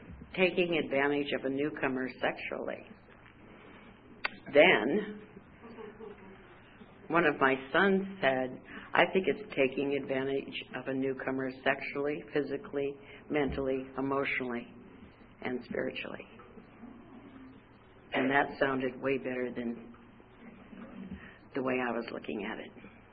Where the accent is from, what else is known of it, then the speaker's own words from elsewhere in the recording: Billings, Montana, United States; born there; I was born in Billings, Montana. Any Montanans here?